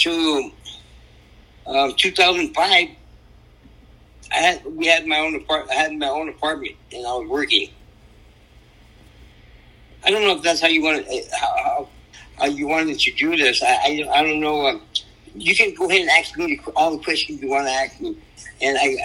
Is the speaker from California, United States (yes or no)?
yes; Los Angeles, California, United States; Okay, it was in Lincoln Heights, and that's where I grew up at, Lincoln Heights. And I grew up in the Ramona Gardens Project. And I stayed there till I was 17 years old.